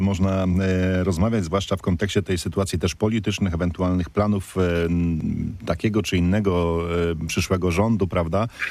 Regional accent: Poznań, Greater Poland Voivodeship, Poland; Tym bardziej życzę pani jako tutaj też rodowity poznaniak sukcesów, proszę pani, pani prezes, żeby te zakłady nadal mogły być jakąś wizytówką Poznania jednak.

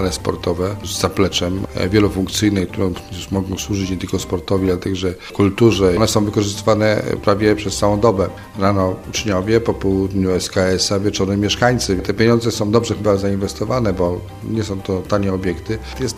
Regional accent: Poznań, Greater Poland Voivodeship, Poland; Jestem poznaniakiem

